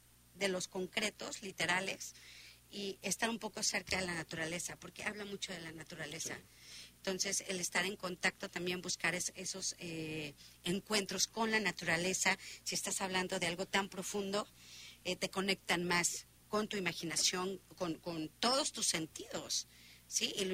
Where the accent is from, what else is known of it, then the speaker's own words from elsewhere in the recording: Puerto Vallarta, Jalisco, Mexico; y yo que soy de Vallarta, a veces ya tengo que salirme